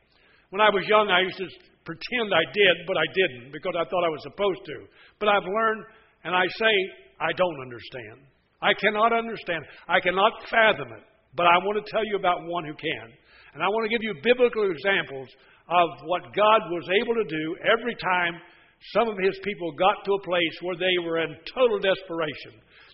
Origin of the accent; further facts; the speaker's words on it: West Virginia, United States; born there; I loved West Virginia. I was born in West Virginia. I about froze to death in West Virginia.